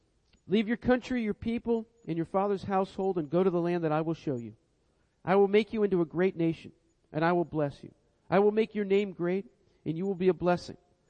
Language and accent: English; United States; I said, I am an American, and I represent the nation of America.